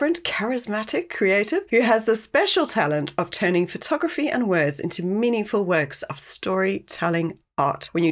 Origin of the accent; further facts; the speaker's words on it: South Africa; moved away as an adult; now in United Kingdom; When I moved from South Africa to the UK, I pretty much lost contact with many of my friends and my contacts because, well, social media just didn't exist